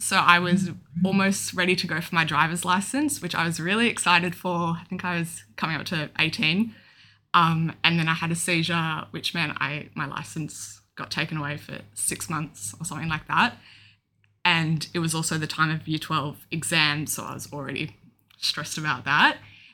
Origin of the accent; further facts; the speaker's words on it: Melbourne, Victoria, Australia; I'm 22 and I'm from Melbourne.